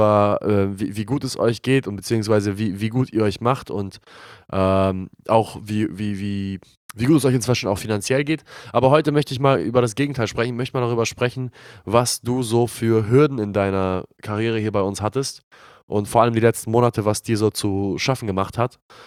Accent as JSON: {"language": "German", "town": "Glinde", "region": "Schleswig-Holstein", "country": "Germany", "tie": "born or raised there", "said": "Die goldenen Zeiten in Glinde damals in meiner Heimatstadt"}